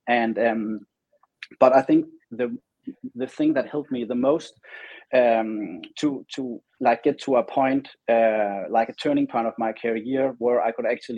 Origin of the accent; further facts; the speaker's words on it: Denmark; now in Los Angeles, United States; And when I moved from Denmark to the other side of the world, being Los Angeles, where I have my studio now, it really gave me wings.